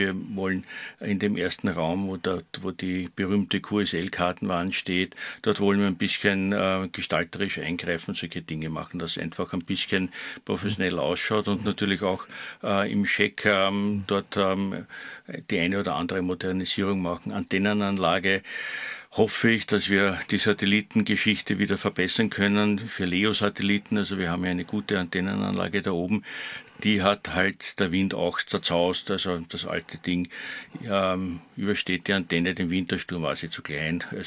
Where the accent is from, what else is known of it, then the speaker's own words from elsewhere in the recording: Austria; Aber ich glaube, wir sollten schon als Österreicher, wir haben mit 100 Jahren doch einen gewissen Vorsprung.